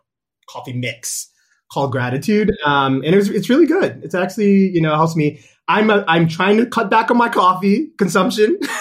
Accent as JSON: {"language": "English", "town": "New York City", "region": "New York", "country": "United States", "said": "I'm originally from Harlem, New York. I have to say specifically Harlem because, you know, you got the borough."}